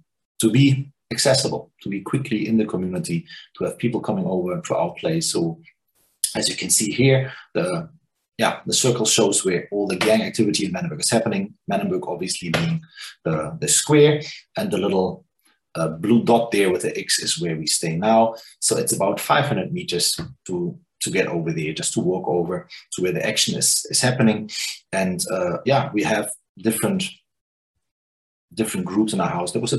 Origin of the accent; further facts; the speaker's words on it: Germany; English is a second language; now in South Africa; I'm from Germany